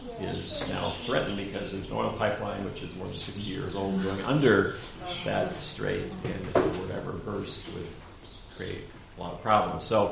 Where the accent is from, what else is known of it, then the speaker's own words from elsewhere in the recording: Michigan, United States; But even though I grew up in Upper Michigan, this is the first time that we got to walk across the bridge.